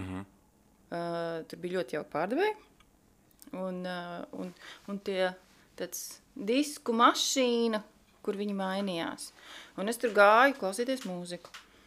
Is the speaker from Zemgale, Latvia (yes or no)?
yes; Jelgava, Zemgale, Latvia; jo es no Jelgavas tātad esmu.